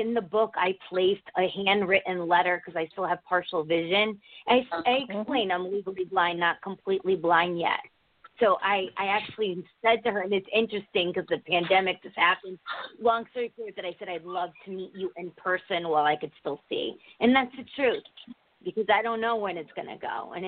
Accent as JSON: {"language": "English", "region": "Connecticut", "country": "United States", "said": "I'm from Connecticut."}